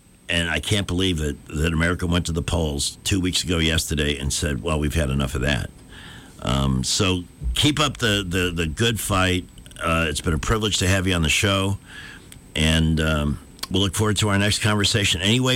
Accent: Chicago, Illinois, United States; also born or lived in Florida; I'm from Chicago originally.

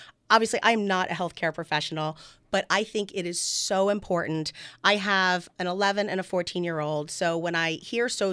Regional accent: Maryland, United States; I grew up here in Howard County. I left for college, and then I left several years after that. And then I guess I've been back for almost 20 years now.

